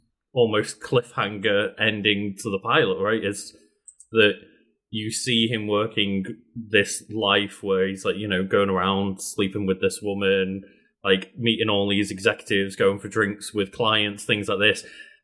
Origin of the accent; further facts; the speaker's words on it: United Kingdom; that's what I was thinking of in terms of like being British.